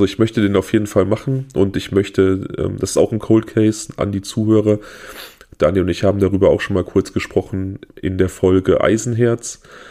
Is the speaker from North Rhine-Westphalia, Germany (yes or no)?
yes; Siegen, North Rhine-Westphalia, Germany; Wir kommen aus Nordrhein-Westfalen, genauer gesagt aus dem Siegerland, Siegen, eine ja, kleine Großstadt, etwas über 100.000 Einwohner, Universitätsstadt